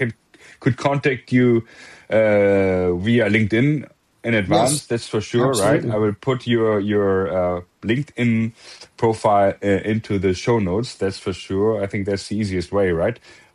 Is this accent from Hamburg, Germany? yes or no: yes; Hamburg, Germany; And I was born in Hamburg, raised in Hamburg, live in Hamburg.